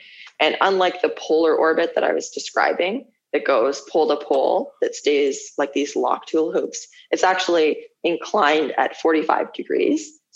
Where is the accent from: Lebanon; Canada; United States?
Canada; Manitoba; born or raised there